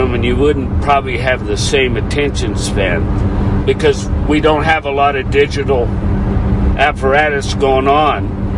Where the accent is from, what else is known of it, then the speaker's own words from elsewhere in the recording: Thermopolis, Wyoming, United States; also born or lived in Buffalo, Wyoming; Thermopolis and Buffalo, Wyoming. Half my family lived in Buffalo, Wyoming, the other half in Thermopolis.